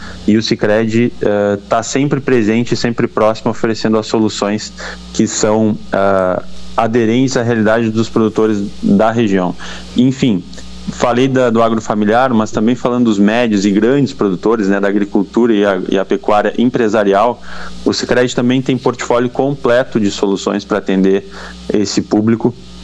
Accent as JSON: {"language": "Portuguese", "town": "São Lourenço", "country": "Brazil", "tie": "born or raised there", "said": "Falo nosso município porque sou natural de São Lourenço, né? Minha família mora aí."}